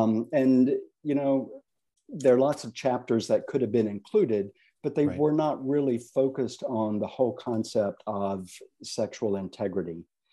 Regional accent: the South, United States; accent: Southern; I really want to record it in my own Southern voice with my own Southern accent.

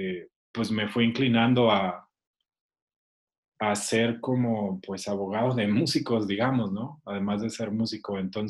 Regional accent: Chihuahua, Mexico; Yo soy de Chihuahua, la estudié en Monterrey.

